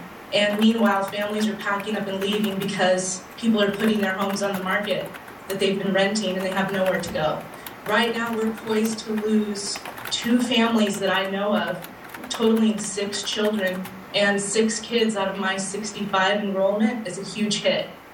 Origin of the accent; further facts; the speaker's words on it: McLeod, United States; I'm the principal, superintendent, and teacher at McLeod Elementary School. I grew up in McLeod